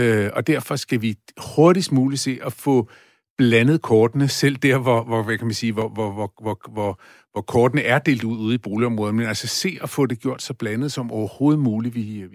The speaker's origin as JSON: {"language": "Danish", "town": "Søllerød", "region": "Capital Region of Denmark", "country": "Denmark", "tie": "born or raised there", "said": "det er jeg vokset op i Søllerød, og om ikke en guldske, så i hvert fald en sølske i munden."}